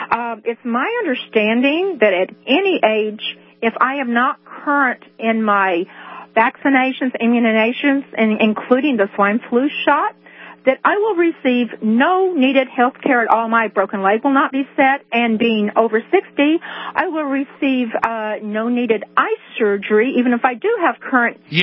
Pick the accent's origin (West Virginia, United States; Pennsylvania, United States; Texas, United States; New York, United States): Texas, United States; now in Indiana, United States; I'm a senior citizen over 60, and I'm also a Texan in Indiana.